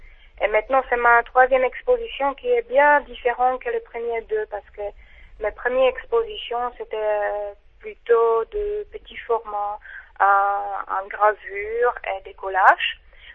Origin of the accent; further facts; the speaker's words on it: South Moravian Region, Czechia; now in France; Je reviens régulièrement dans ma ville natale, où il y a beaucoup d'amis qui attendent toujours que je ramène quelque chose de nouveau